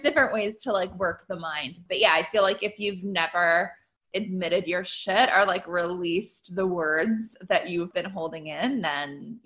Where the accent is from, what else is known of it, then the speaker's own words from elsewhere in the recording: Canada; I'm Canadian